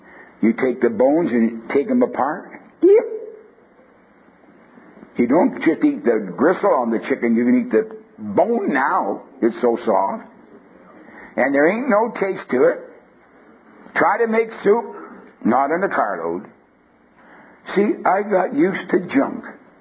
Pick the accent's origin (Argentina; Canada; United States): Canada; I was brought up in Canada on like a semi-farm. It was like in the town limits, but we had acreage.